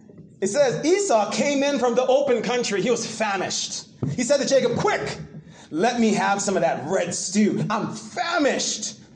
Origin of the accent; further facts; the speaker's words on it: Jamaica; I'm Jamaican, so, man, oxtail, gosh, red beans and rice.